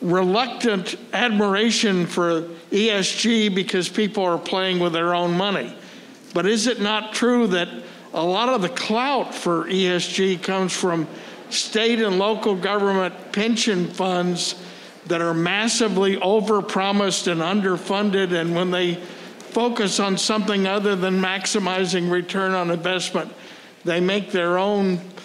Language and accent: English; Marlin, Texas, United States; from Marlin, Texas.